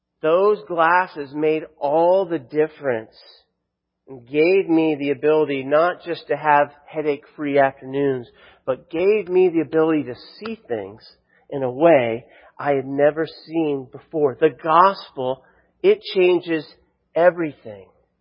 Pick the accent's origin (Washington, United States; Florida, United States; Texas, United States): Florida, United States; And I'm from Florida and the sun was really bright.